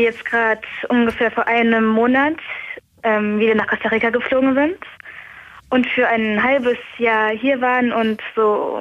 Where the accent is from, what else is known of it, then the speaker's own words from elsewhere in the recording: Saarland, Germany; Also ich spreche Hochdeutsch, keine Ahnung, das Saarländische habe ich mir nicht angewöhnt.